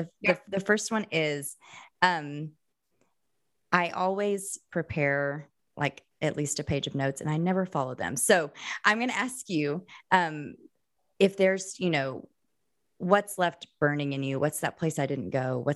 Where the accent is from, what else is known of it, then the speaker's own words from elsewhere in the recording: United States; We just said, well, we're Christians. We're from the States and we're here, we're hanging out, we're touring.